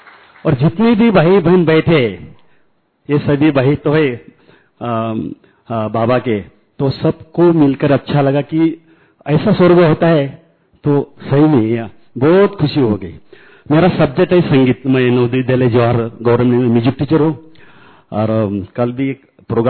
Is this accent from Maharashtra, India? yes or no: yes; Shegaon, Maharashtra, India; मैं सेगा महाराष्ट्र से आया हूँ, श्री संत गजानन महाराज नगरी वहां से।